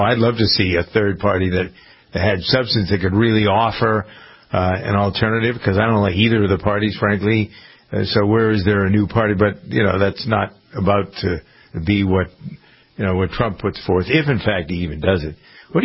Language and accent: English; Boston, Massachusetts, United States; Talk about the people that I grew up with in Boston.